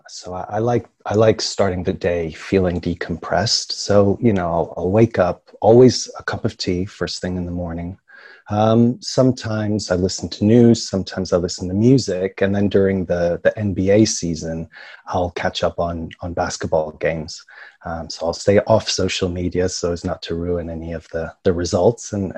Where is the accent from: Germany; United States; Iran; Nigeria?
Germany; Hesse; The small town where I grew up was just outside of Frankfurt, which is known for being a financial capital.